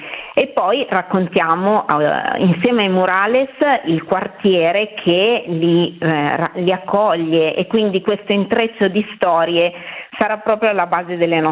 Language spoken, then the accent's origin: Italian; Milan, Lombardy, Italy; proprio il quartiere vicino a dove noi siamo cresciute, all'Ortica, ha iniziato a trasformarsi